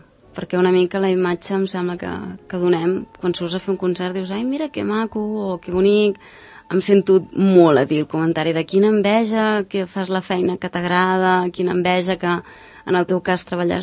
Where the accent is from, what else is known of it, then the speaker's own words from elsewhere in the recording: Sant Cugat del Vallès, Catalonia, Spain; Clar, jo dius, soc de Sant Cugat, però ara encara